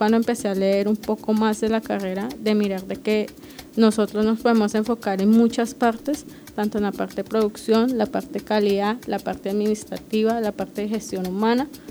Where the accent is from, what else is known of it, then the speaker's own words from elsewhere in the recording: San José del Guaviare, Guaviare, Colombia; yo vengo del San José del Guaviare, me terminé la primaria en el año 2000 en el Colegio Departamental Manuela Beltrán. En ese mismo colegio terminé en el año 2006, también ahí en el Colegio Departamental en el Guaviare.